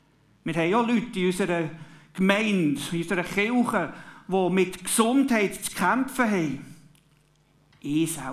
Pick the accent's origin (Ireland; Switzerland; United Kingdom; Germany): Switzerland; Jetzt können wir natürlich als Schweizer sagen